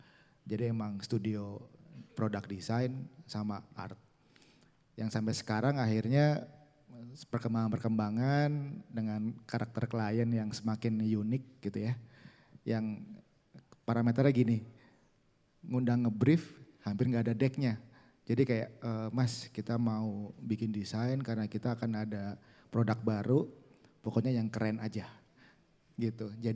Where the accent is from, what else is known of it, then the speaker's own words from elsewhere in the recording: Jakarta, Indonesia; Saya dari Jakarta, base studio saya di Jakarta, di Tebet.